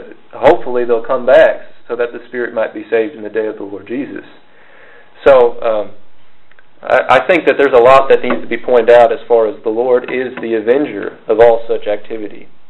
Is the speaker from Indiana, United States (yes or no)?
yes; Indiana, United States; I'm from Indiana, and there's all that stuff going on there about that that law